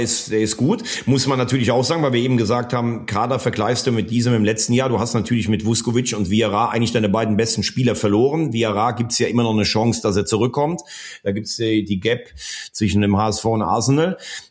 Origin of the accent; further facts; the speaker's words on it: Rhineland, Germany; born there; Ich bin ja eh im Rheinland geboren.